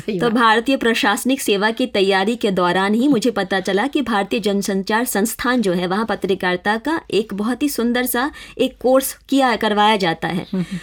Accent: Bihar, India; first language Maithili; Hindi is a second language; वहाँ मेरा जन्म हुआ, पालन पोषण वहीं हुआ। तो मिथिला की माटी में रची बसी मैथिली मेरी मातृभाषा है

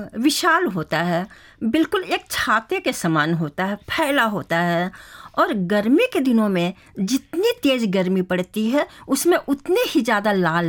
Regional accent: Ramgarh, Jharkhand, India; ऐसा है कि मैं झारखंड से हूँ

